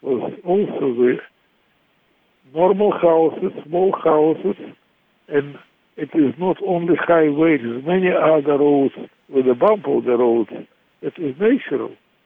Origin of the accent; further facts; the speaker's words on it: Russia; English is a second language; moved away as an adult; now in United States; And I am now American citizen and Russian citizen, and I am proud of the both countries